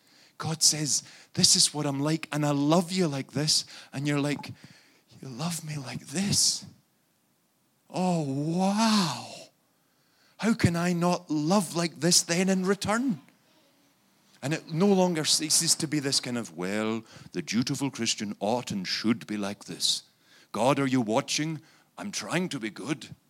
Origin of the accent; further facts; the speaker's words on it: Scotland, United Kingdom; accent: Scottish brogue; by my brogue, you would clearly hear that I'm no more English than I am flying in the air. I'm Scottish through and through. More than that, a Scottish Presbyterian.